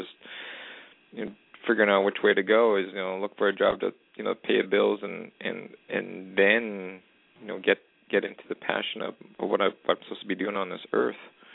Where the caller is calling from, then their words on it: Canada; I'm calling from Canada, not the Jay down south.